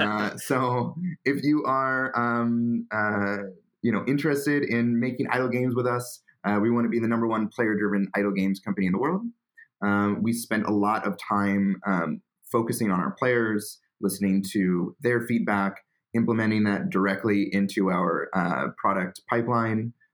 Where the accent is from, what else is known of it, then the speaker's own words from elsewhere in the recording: United States; Obviously, I'm from the States, so I moved out here.